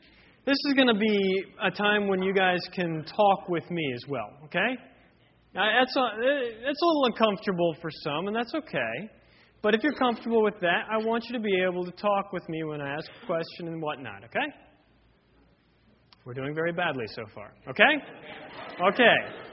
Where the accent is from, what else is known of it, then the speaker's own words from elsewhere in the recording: Florida, United States; I grew up in Florida. I'm kind of new to this whole thing.